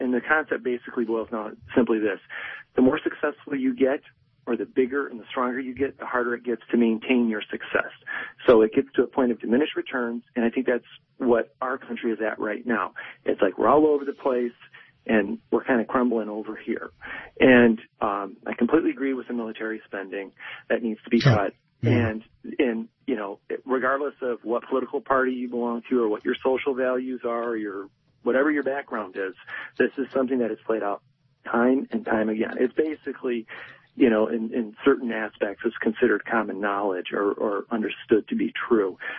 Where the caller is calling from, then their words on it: Westland, Michigan, United States; Oh, Westland.